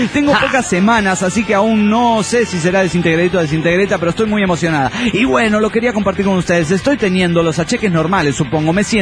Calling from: León, Guanajuato, Mexico; de León, Guanajuato, México.

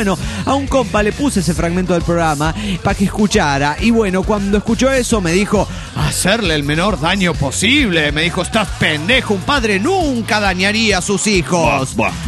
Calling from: Puebla, Mexico; de Puebla, México.

